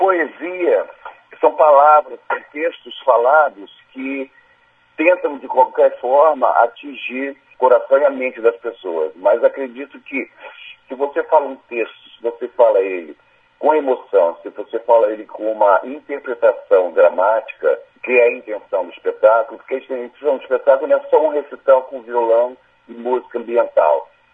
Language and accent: Portuguese; Rio de Janeiro, Brazil; born there; now in Vitória, Brazil; Nasci no Rio de Janeiro, mas estou aqui em Vitória desde 1990.